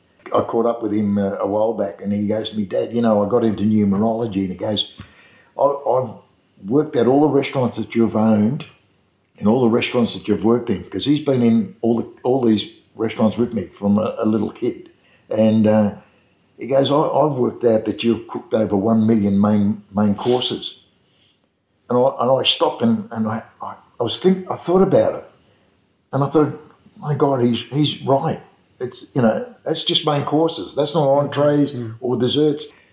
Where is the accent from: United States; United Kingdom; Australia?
Australia; Carlton, Victoria; When we grew up, when I was a little kid growing up in Carlton, at the back of us, in the back lane there